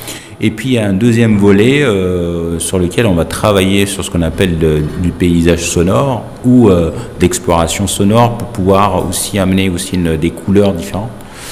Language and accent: French; Algeria; now in Lyon, France; je suis d'origine algérienne et ça fait 32 ans que j'habite et je vis en France. Je suis de Lyon